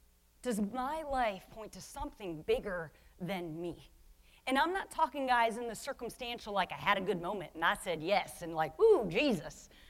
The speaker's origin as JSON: {"language": "English", "town": "Cleveland", "region": "Ohio", "country": "United States", "tie": "born or raised there", "lives_now": "Pasadena, United States", "said": "We hail now from the great state of California, Pasadena, 2 miles from the Rose Bowl. Boom. But guys, I grew up in Cleveland, Ohio. I'm from the Cleve."}